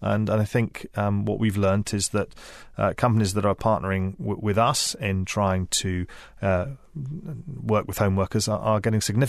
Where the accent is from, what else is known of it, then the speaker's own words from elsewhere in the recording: Redruth, South West England, United Kingdom; born there; I was born in Redruth